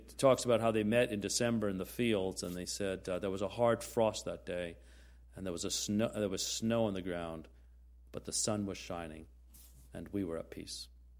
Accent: Birmingham, West Midlands, United Kingdom; My earliest memories, I grew up in Birmingham in England, is living on a row house, a series of row houses.

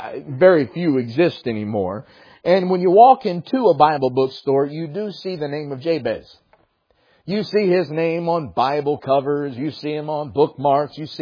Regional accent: North Carolina, United States; and I'm from North Carolina, and so there are some names that are even harder for me to even hear, much less pronounce.

